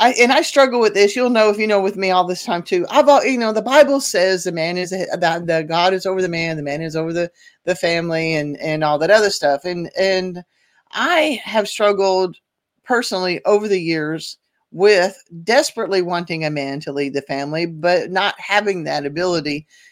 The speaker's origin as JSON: {"language": "English", "region": "Oklahoma", "country": "United States", "said": "I'm from Oklahoma. I'm surrounded by rednecks. I'm a redneck."}